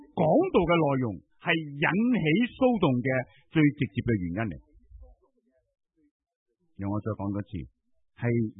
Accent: Hong Kong; 我哋香港人会唔会有钱得理直气壮啊？

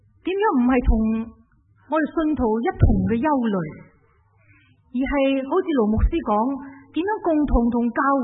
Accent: China; 我不相信作为一个中国人不愿意见到中国统一的。

